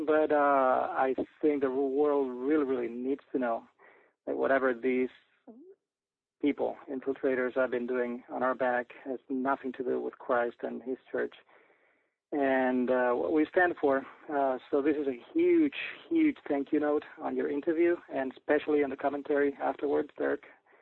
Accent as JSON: {"language": "English", "town": "Barcelona", "region": "Catalonia", "country": "Spain", "said": "I'm actually from Barcelona."}